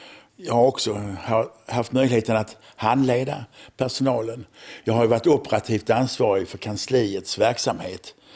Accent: Malmö, Skåne, Sweden; Gått i synklass i Malmö där jag är född.

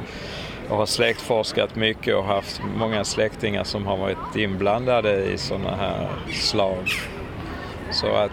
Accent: Skåne, Sweden; jag känner mig mer som skåning än som svensk eller dansk

